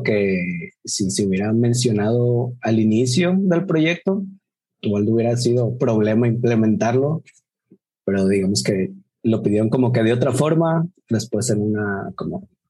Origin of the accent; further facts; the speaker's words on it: Colima, Mexico; de Colima también.